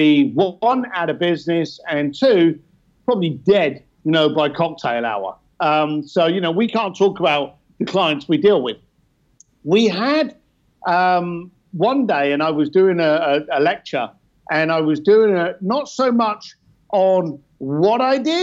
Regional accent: London, United Kingdom; I'm a bricklayer from East London. I didn't come from money.

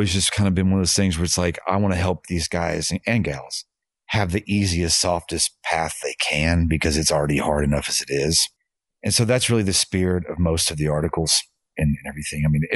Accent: Fayetteville, Arkansas, United States; I grew up in Fayetteville. There's nothing more locally born and sourced than me.

